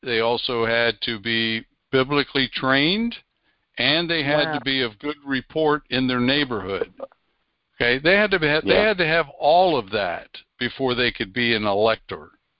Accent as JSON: {"language": "English", "region": "Wales", "country": "United Kingdom", "lives_now": "United States", "said": "So I put that up on the flagpole because I'm Welsh."}